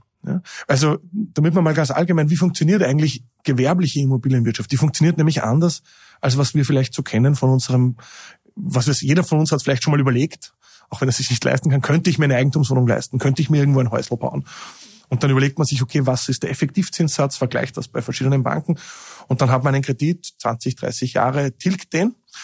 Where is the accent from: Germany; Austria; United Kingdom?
Austria; Linz, Upper Austria; Ich bin der Linzer